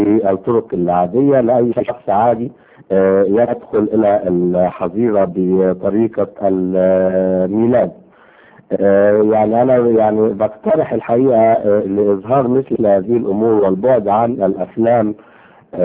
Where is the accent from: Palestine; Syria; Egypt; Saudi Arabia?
Egypt; لينا كمصريين وخاصة اللي موجودين في الخارج